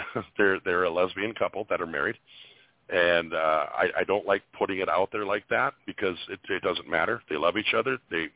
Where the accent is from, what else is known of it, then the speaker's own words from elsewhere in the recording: Minnesota, United States; so I'm from Minnesota, and I know St. Paul.